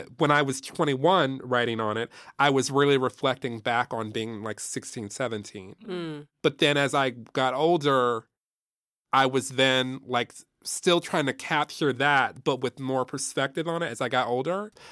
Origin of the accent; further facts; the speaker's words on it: Detroit, Michigan, United States; I grew up in Detroit, Michigan, which is like a very black city.